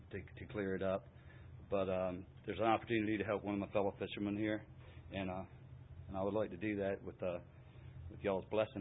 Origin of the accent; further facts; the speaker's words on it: Chincoteague, Virginia, United States; I'm from Chincoteague.